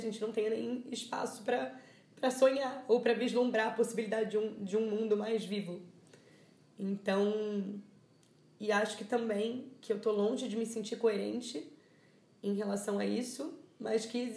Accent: Rio de Janeiro, Brazil; eu venho da Zona Oeste do Rio de Janeiro, de Santa Cruz.

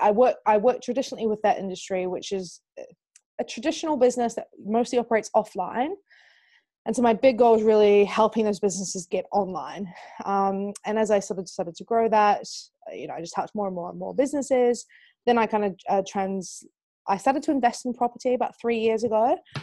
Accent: New Zealand; now in United Kingdom; So, I am from New Zealand, but I've lived in the UK for about 13 years.

